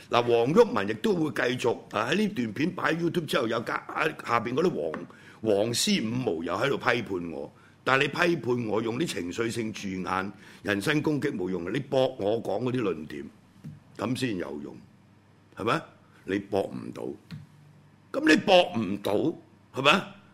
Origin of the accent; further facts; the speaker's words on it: Hong Kong; 因為呢個政府係已經唔值得我哋香港人信任